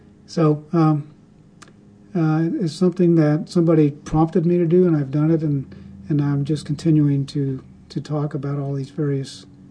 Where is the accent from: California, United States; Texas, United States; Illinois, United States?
California, United States; Fresno; I was born in Fresno and went through the public schools there, and really enjoyed my childhood and teenage years.